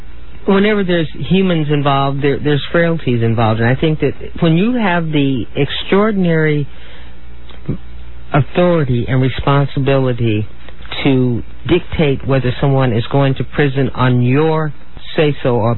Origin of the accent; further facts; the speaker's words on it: California, United States; I know I'm from California, and I know California even passed the law regarding medical marijuana